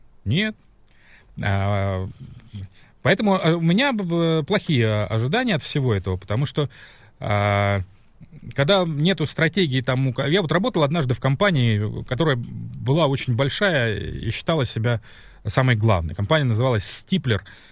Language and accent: Russian; Murmansk Oblast, Russia; born there; Я, между прочим, родился в Мурманской области.